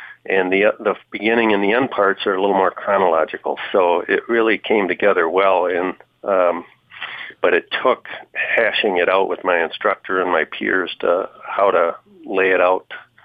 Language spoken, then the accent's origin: English; St. Paul, Minnesota, United States; moved away as an adult; now in Wisconsin, United States; I hail from St. Paul, Minnesota. I grew up there for the first 25 years of my life